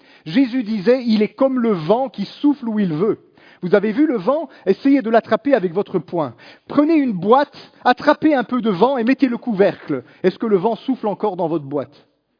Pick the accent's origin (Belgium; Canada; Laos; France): Belgium; Mais comme je suis belge, Eh bien, je le fais rarement en public.